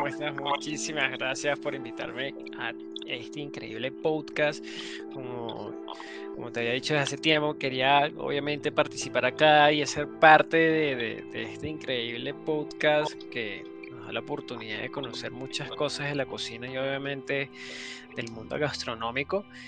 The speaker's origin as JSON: {"language": "Spanish", "town": "Caracas", "region": "Capital District", "country": "Venezuela", "said": "Bien, soy originario de Venezuela, de Caracas."}